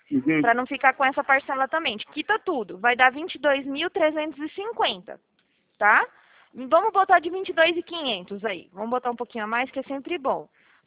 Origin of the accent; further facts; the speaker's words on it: Bahia, Brazil; also born or lived in South Brazil; eu nasci no sul, mas eu cresci na Bahia, né? Sinto muita falta de lá, tudo.